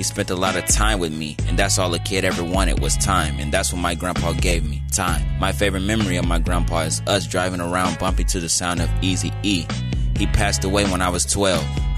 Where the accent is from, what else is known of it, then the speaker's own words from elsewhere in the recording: Dayton, Ohio, United States; born there; I was born in Dayton, Ohio, July 21st, 1996. My mom was only 16 when she gave birth to me.